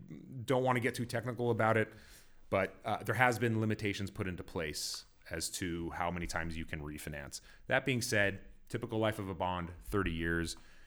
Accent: California, United States; now in Los Angeles, United States; As I was driving down here from my home up in Los Angeles, I was reminiscing to when I grew up in Orange County in the 80s and 90s

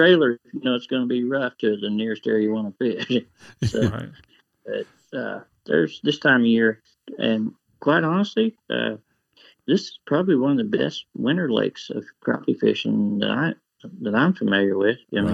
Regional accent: Glaze, Missouri, United States; I was born and raised closer in the Glaze area. That was my home water, I'd have to say.

